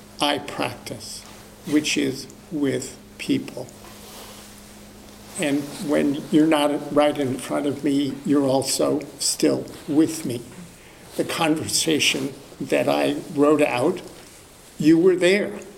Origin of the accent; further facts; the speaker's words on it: New Jersey, United States; also born or lived in Chicago; now in California, United States; I was born in Chicago and raised in New Jersey, but I didn't come here until I went to graduate school.